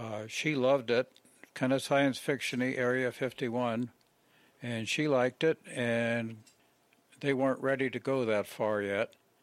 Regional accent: San Jose, California, United States; born there; moved away as an adult; also born or lived in Reno; now in Las Vegas, United States; Well, I was born in San Jose, California. Lived in Santa Clara County up until 70s, almost the 80s.

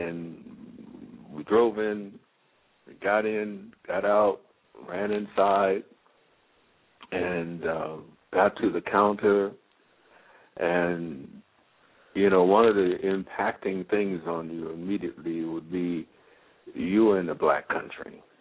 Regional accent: Harlem, New York, United States; moved away as an adult; And I'm fresh out of America, born and raised in Harlem.

